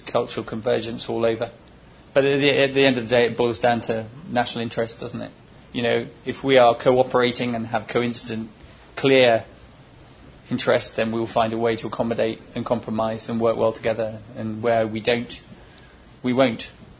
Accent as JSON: {"language": "English", "country": "United Kingdom", "said": "you're understanding me better than the ladies and gentlemen from America, just because we're British, perhaps."}